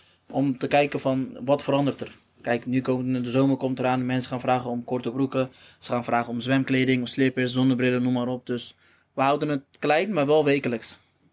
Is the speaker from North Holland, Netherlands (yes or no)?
no; Schiedam, South Holland, Netherlands; We komen allebei uit Schiedam, allebei hier geboren.